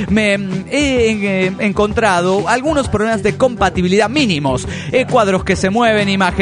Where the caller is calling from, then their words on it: Cárdenas, Tabasco, Mexico; de Cárdenas, Tabasco, México.